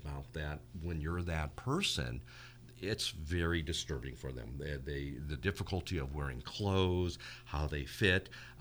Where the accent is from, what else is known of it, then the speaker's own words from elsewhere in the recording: Detroit, Michigan, United States; I'm Chinese and Greek growing up in Detroit